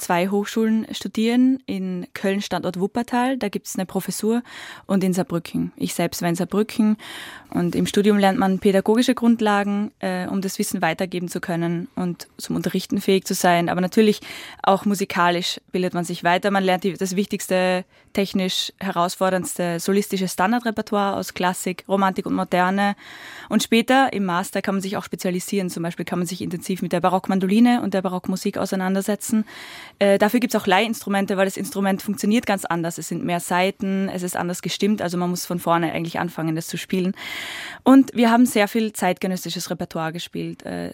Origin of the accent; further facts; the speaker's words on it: Styria, Austria; Ja, ich komme aus der Steiermark, das war ein kleiner Ort in der Steiermark in Österreich.